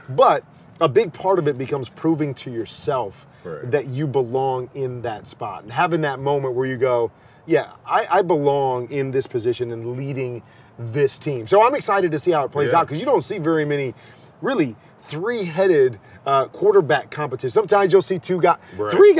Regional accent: Midwest, United States; also born or lived in Arizona; I'm from Arizona, and I don't like the humidity. I mean, I grew up in the Midwest, so I get it.

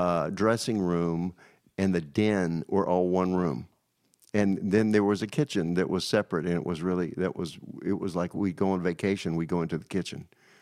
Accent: Danville, Virginia, United States; Danville, Virginia.

